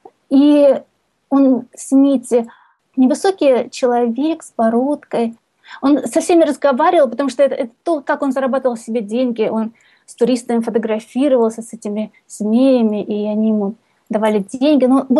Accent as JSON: {"language": "Russian", "country": "Russia", "moved": "yes", "said": "Я приехала сюда из России, вот я приехала совсем недавно."}